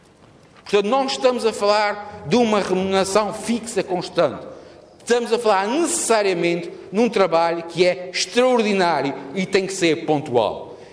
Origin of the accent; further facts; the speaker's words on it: Azores, Portugal; O que é que me choca a mim, como açoriano, é ver um trabalhador que tenha que trabalhar mais horas